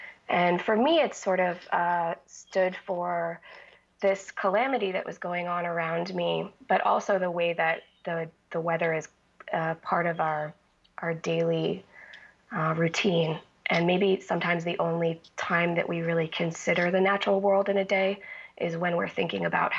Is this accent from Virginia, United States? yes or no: no; Massachusetts, United States; Well, I grew up outside Providence, Rhode Island, just over the border in Massachusetts, in a town that's relatively rural, or at least it was when I was growing up.